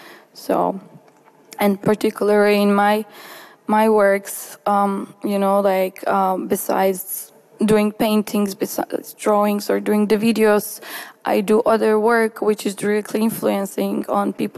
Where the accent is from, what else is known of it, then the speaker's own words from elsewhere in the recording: Bosnia & Herzegovina; first language Romani; English is a second language; growing up in Bosnia, my first language is Romani language, my mother tongue language. And then, like, we speak Romani Bosnish somehow at home.